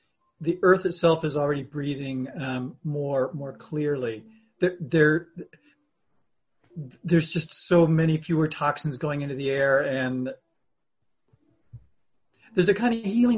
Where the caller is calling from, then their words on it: Austin, Texas, United States; I'm calling from Austin, Texas.